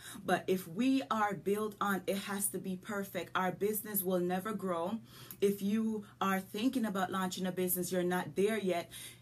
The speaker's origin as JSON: {"language": "English", "country": "Jamaica", "moved": "yes", "said": "I'm a country girl from Jamaica with an accent. Okay, I've been here forever and a day, but my accent's not going anywhere."}